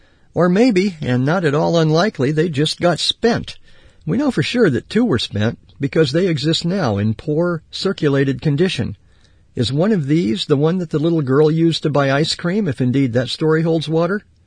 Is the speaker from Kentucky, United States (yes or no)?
no; Indiana, United States; I grew up in Indiana, and it was rare to find coins in circulation there from the San Francisco Mint